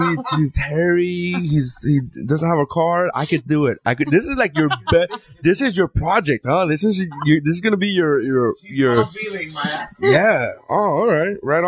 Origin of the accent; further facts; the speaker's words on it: Miami, Florida, United States; I grew up in Miami, and it wasn't until I went to other cities as an adult that I realized, oh, you don't need a car everywhere.